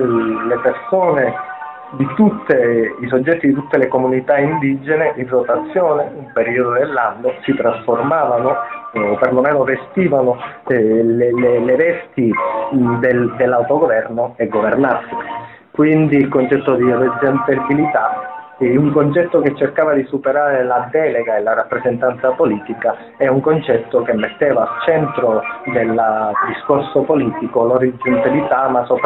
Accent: Sicily, Italy; now in Mexico; a volte l'italiano ha un po' di difficoltà, essendo siciliano, vivendo da tantissimi anni in Messico

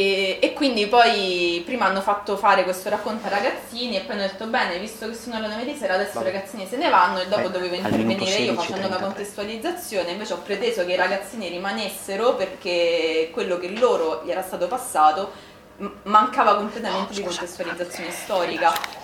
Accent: Rome, Lazio, Italy; Io vengo da Roma, a Roma non arrivano tantissimo

